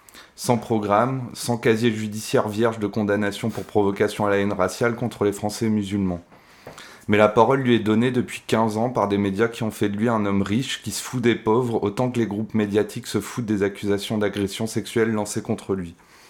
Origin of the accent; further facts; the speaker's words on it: France; En tant que Français musulman